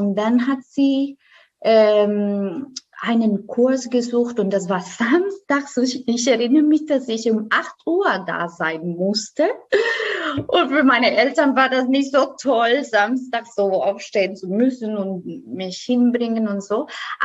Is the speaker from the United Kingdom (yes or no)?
no; Costa Rica; German is a second language; now in Germany; Ich komme aus Costa Rica.